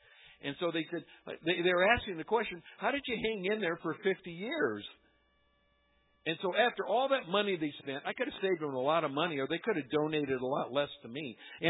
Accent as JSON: {"language": "English", "region": "Michigan", "country": "United States", "tie": "born or raised there", "said": "And but when I grew up in Michigan, and I grew up in farming country, and there was this big barn across the dirt road from where we lived."}